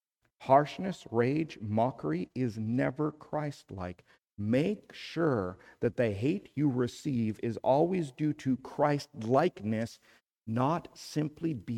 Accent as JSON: {"language": "English", "country": "Canada", "said": "We're Canadian. We like to say we live and let live."}